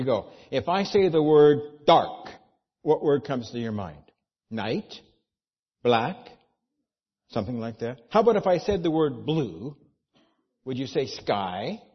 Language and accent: English; Florida, United States; now in Osaka, Japan; He's asking me, where are you from? I am from Florida. What are you doing here? I am pastoring the church at Osaka International Church in Tamatsukuri.